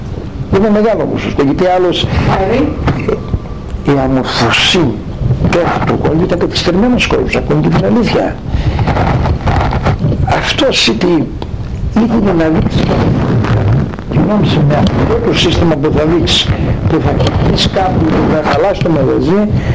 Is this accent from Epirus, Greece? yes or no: no; Crete, Greece; Εγώ στο χωριό μου, πάντως, στην Κρήτη ακόμα συμβαίνει αυτό το πράγμα.